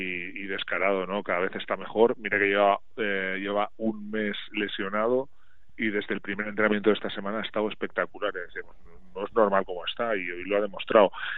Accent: Bilbao, Basque Country, Spain; Soy muy de Bilbao, la verdad. Soy muy de Bilbao.

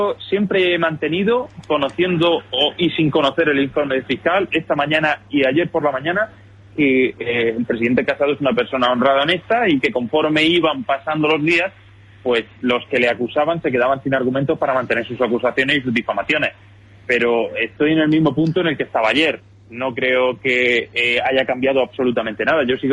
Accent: Cieza, Region of Murcia, Spain; era concejal en Cieza, en mi pueblo

